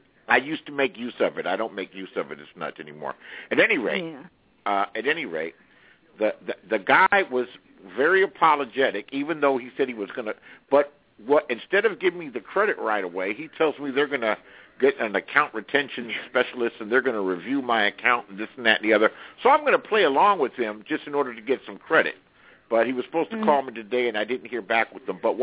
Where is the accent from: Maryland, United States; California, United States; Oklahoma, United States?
California, United States; Los Angeles; I'm from Los Angeles.